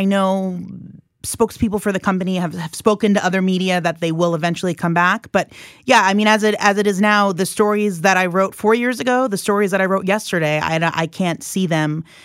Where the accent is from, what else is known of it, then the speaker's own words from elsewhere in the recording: Queens, New York, United States; I was born and raised in Queens, so once they expanded to the other boroughs, it was very exciting